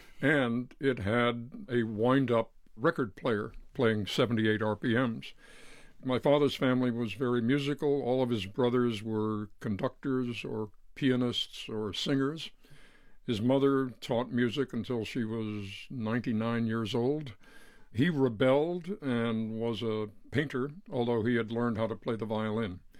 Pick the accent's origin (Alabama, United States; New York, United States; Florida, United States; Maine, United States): New York, United States; Manhattan; Yes, I grew up in Manhattan, in the neighborhood of Columbia University, and the peculiarity of that neighborhood was that it was the first in New York to be equipped with electricity.